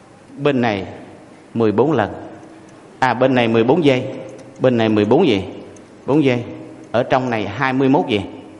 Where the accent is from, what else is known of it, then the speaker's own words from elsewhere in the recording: Quảng Trị, Vietnam; tôi về thăm quê, quê tôi ở Quảng Trị.